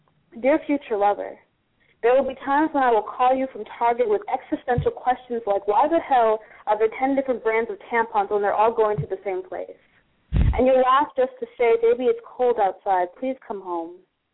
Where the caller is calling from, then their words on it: San Fernando Valley, California, United States; San Fernando Valley, California.